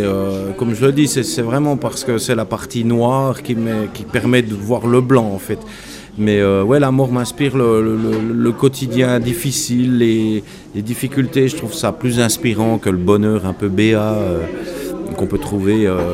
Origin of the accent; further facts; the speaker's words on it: Saint-Ursanne, Jura, Switzerland; Donc, j'y ai passé effectivement toute ma jeunesse dans un bistrot.